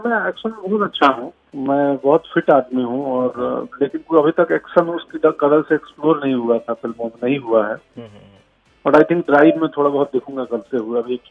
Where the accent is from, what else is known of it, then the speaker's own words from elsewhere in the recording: North India, India; उनको भी ये कंसर्न होती थी कि हम नॉर्थ इंडियन आदमी है